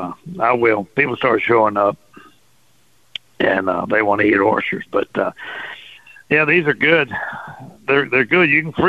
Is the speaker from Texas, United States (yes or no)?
yes; Port Arthur, Texas, United States; Oh, man. Man, I grew up in Port Arthur, you know. Was Cajun. Everything was Cajun, you know. Mm-hmm. My mother was a good Cajun cook.